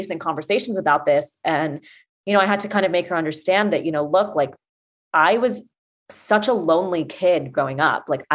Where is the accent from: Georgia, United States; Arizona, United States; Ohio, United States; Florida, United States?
Georgia, United States; Atlanta; and I'm from Atlanta and, you know, and, like I've come from a community where, and a culture where everybody literally knows everyone.